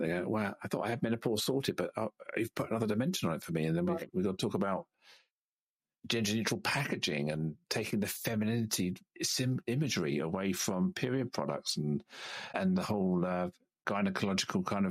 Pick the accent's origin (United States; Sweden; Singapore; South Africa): Singapore; born there; also born or lived in Malaysia; I was born in Singapore.